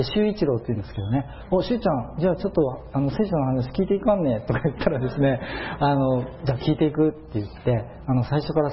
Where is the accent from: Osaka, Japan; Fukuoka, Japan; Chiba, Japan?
Fukuoka, Japan; 私の実家が九州の福岡にあるんですけれども